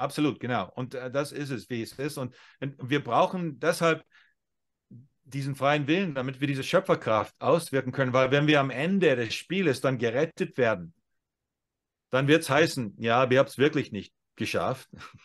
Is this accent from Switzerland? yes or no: no; United States; German is a second language; now in Germany; Also ich komme ja aus Amerika, lande in Deutschland